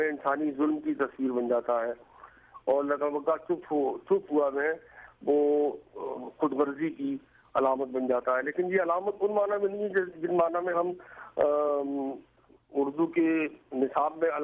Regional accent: Sitapur, Uttar Pradesh, India; born there; پیدا ہوئے چھوٹی جگہ پہ, یعنی آبادی کے لحاظ سے مختصر جگہ تھی سیدھا پور میرا ننیال, اور اس کے بعد جو میرا وطن معلوف ہے ماریرا شریف وہ بھی چھوٹا سا قصبہ ہے.

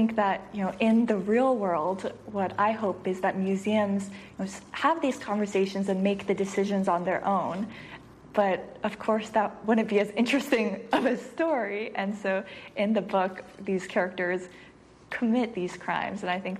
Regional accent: United States; where I'm from, I consider myself American

